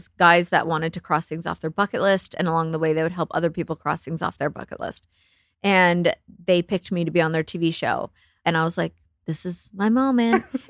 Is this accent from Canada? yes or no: yes; Canada; because I'm Canadian.